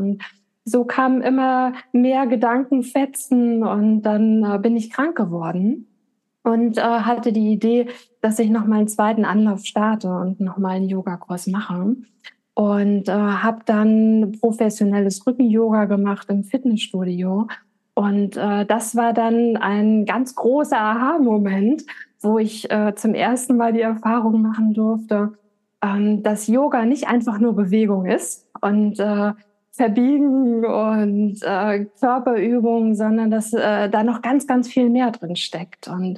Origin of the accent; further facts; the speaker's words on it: Hamburg, Germany; ich komme aus Hamburg, bin 42 Jahre alt und gebe hier in Hamburg-Volksdorf meine Yogakurse.